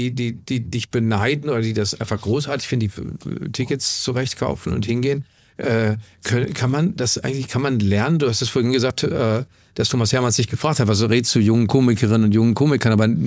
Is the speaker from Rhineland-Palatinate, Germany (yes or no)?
no; Cologne, North Rhine-Westphalia, Germany; Und ich komme aus Köln.